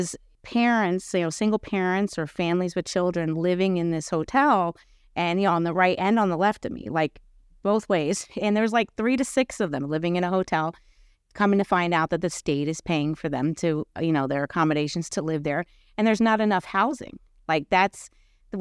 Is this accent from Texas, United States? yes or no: no; New York, United States; I mean, I'm from New York, so I'm used to seeing everything and anything, to be honest.